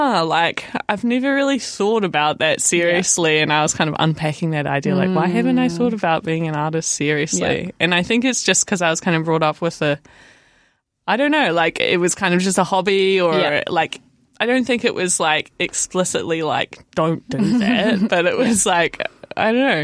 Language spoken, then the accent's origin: English; Invercargill, Southland, New Zealand; now in Dunedin, New Zealand; I grew up in Waihopa in Vicargo and spent my whole school life there.